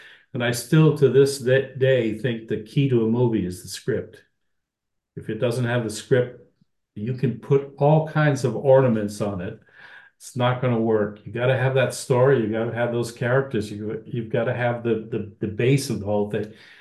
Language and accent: English; Costa Rica; Well, I grew up in Costa Rica.